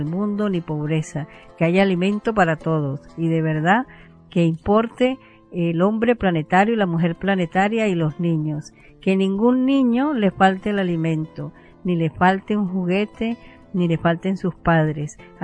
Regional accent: Venezuela; now in Spain; Y yo, como persona venezolana, habito aquí o vivo aquí en España

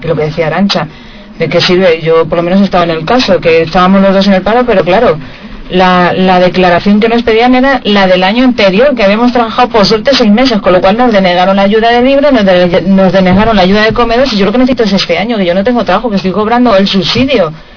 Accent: Madrid, Community of Madrid, Spain; yo soy del barrio de Latina, de la zona de Aluche

